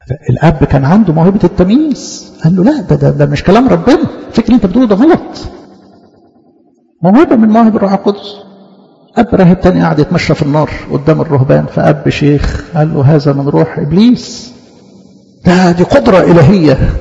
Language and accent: Arabic; Egypt